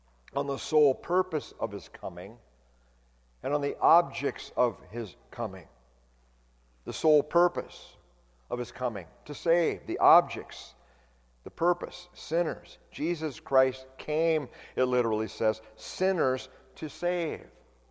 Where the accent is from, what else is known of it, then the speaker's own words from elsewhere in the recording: California, United States; years ago that I learned that they're called bone yards here in California, or in Michigan as well. We came from California.